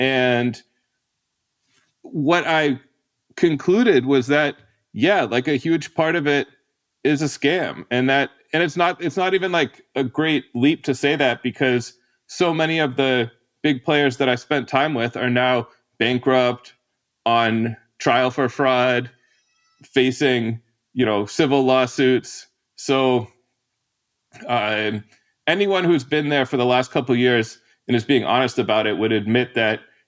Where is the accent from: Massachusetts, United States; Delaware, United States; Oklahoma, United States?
Massachusetts, United States; Somerville; I'm here in Somerville, Massachusetts. I've come for a reading at my hometown bookstore, Porter Square Books in Cambridge.